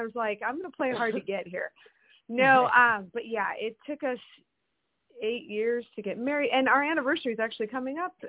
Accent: Washington, United States; We're from Washington. Washington State. So it's closer to go to California for us.

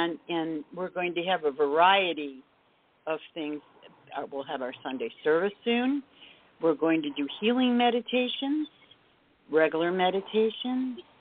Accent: Ohio, United States; Yeah, Lake County. Yeah, I grew up in Lake County.

